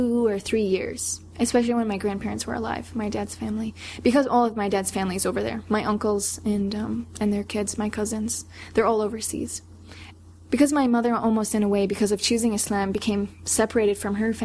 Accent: the South, United States; And I grew up in the South.

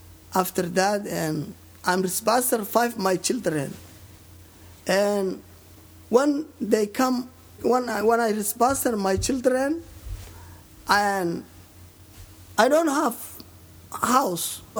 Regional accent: Somalia; English is a second language; moved away; also born or lived in Ethiopia / Kenya; I'm from Somalia. And 1999 is my country is fighting. Yeah, I ran Ethiopia. Ethiopia, I'm refugee almost 3 years something. After that, I came Kenya. I live Kenya

